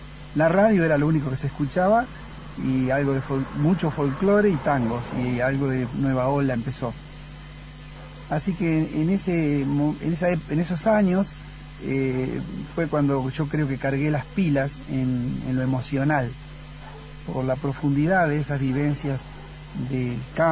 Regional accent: Coronel Pringles, Buenos Aires Province, Argentina; Yo soy de Coronel Pringles y la música me acompañó desde chico. En la escuela primaria yo viví en el campo

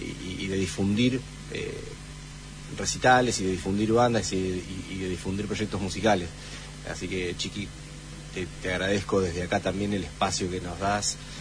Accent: Casbas, Buenos Aires, Argentina; Siempre estoy atento a lo que sucede en mi pueblo, en Casbas

